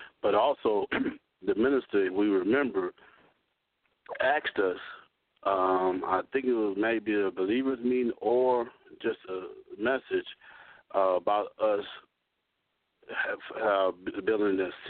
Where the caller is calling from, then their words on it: Philadelphia, Mississippi, United States; calling from Philadelphia, Mississippi.